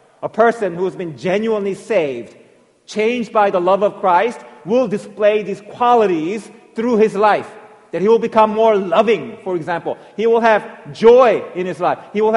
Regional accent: Virginia, United States; I'm not rooting for them just because I'm from Virginia

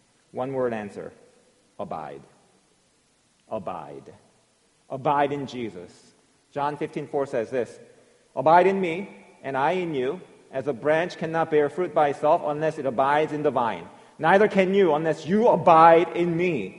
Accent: Virginia, United States; I'm not rooting for them just because I'm from Virginia

